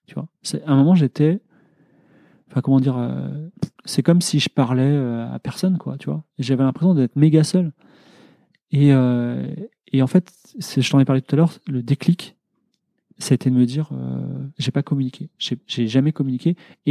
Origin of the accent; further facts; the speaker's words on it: France; je suis ingénieur, je suis blanc, je suis français.